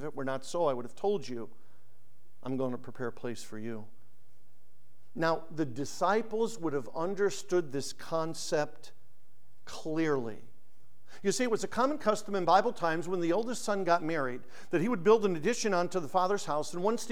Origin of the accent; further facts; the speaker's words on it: Connecticut, United States; Because I grew up in Connecticut. We knew about Newport and all the mansions.